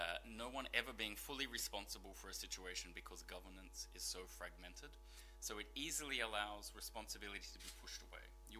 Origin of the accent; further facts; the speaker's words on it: Australia; I grew up in Australia. So the British sometimes treat me as half British